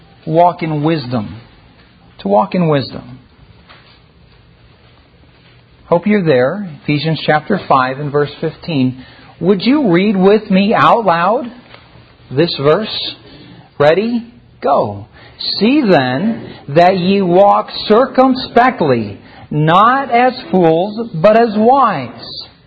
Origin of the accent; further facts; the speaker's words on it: Philippines; Many of you know that I grew up in the Philippines. Much of my time that I spent in the Philippines was out in the mountains, in the jungle with the natives.